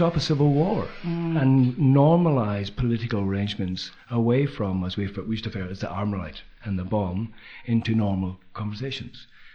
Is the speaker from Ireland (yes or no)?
yes; Ireland; When I grew up in Ireland, there's a little bit of a kerfuffle about a border